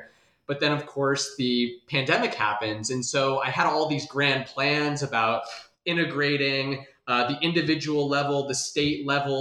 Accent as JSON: {"language": "English", "town": "Des Moines", "region": "Iowa", "country": "United States", "said": "I'm originally from Des Moines, Iowa, and I did my PhD at Ohio State."}